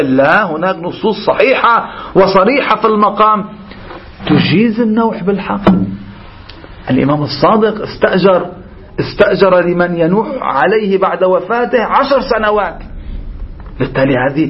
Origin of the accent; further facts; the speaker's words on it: Lebanon; عندنا في لبنان